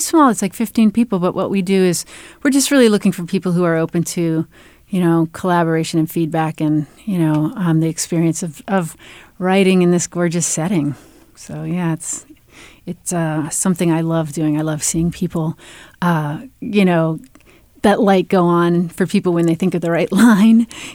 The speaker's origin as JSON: {"language": "English", "town": "Saco", "region": "Maine", "country": "United States", "tie": "born or raised there", "said": "I kind of think because I grew up in Maine in the 70s and 80s. I graduated way back in 1983 from Thornton Academy in Saco, Maine."}